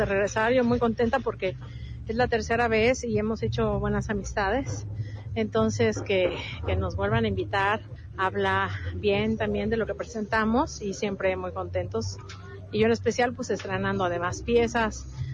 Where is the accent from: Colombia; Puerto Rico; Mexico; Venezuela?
Mexico; Oaxaca; Venimos de Oaxaca, Héctor Díaz se presentó ayer … para servirles.